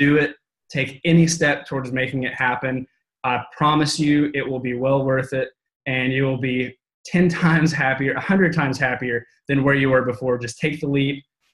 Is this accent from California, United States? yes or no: no; Arkansas, United States; So I'm from Arkansas, originally Northwest Arkansas, a small little town.